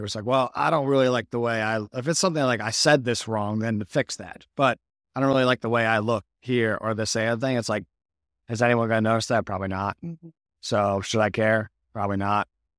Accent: Detroit, Michigan, United States; I always loved cars growing up in Detroit and just like always had a big, you know, passion for cars.

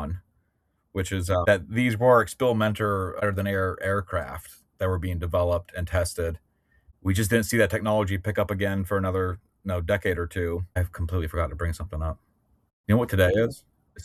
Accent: Pennsylvania, United States; And then I'm from Pennsylvania, so the Kecksburg thing was always a very relevant, strange mystery.

